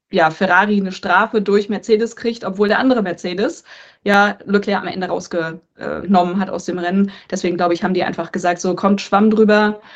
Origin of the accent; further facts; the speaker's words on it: Güstrow, Mecklenburg-Vorpommern, Germany; mein Vater hat mich als kleines Mädel damals hier mit zum Speedway genommen in meiner Heimatstadt Güstrow